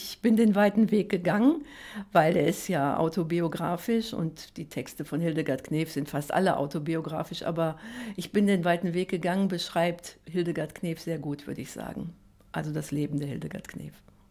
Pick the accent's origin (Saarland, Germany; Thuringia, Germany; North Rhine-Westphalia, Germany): North Rhine-Westphalia, Germany; Castrop-Rauxel; Castrop-Rauxel ist meine Heimatstadt. Hier wohne ich, hier arbeite ich